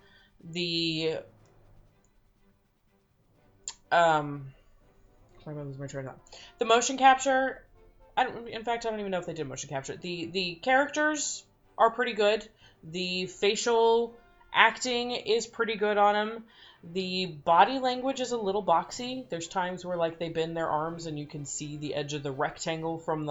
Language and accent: English; Los Angeles, California, United States; Not the least of which because I grew up in Los Angeles, so seeing all of the real world locations